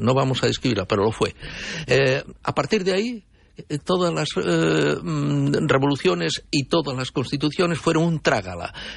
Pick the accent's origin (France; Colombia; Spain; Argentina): Spain; Pero lo que no ha cambiado son los españoles. Somos nosotros los españoles.